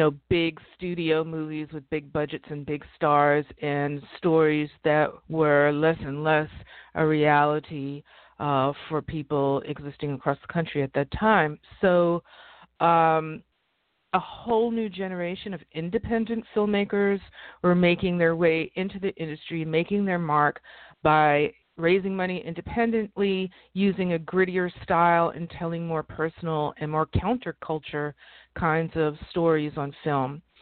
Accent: Bronx, New York, United States; I grew up in the Bronx during the 1960s and 70s

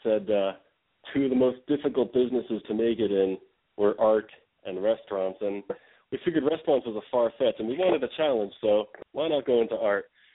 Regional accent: Los Angeles, California, United States; We grew up mostly in near the Hollywood area out there.

